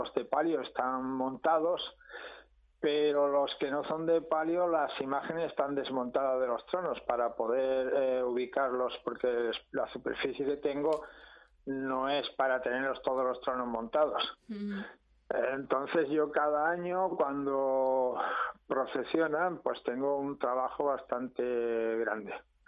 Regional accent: Antequera, Andalusia, Spain; Bueno, pues vale, pues de la ciudad donde yo nací y crecí.

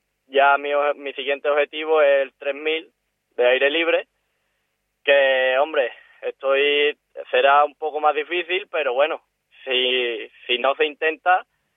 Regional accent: Écija, Andalusia, Spain; porque soy de Écija.

